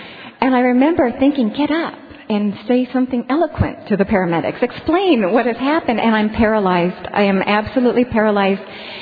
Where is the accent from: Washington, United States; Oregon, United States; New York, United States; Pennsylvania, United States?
Oregon, United States; Estacada; I grew up in Estacada, Oregon. Are there any Estacada folks out there? Because I would love to see you. It's a small logging town